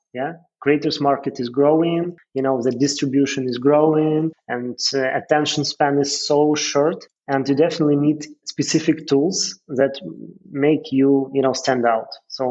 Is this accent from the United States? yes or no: no; Kyiv, Ukraine; I'm a great fan of the place where I'm from. I'm Ukrainian. I'm calling from Kyiv.